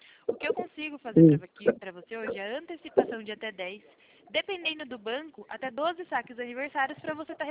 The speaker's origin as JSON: {"language": "Portuguese", "town": "Sorocaba", "region": "São Paulo", "country": "Brazil", "said": "Eu sou aqui de Sorocaba, do interior de São Paulo."}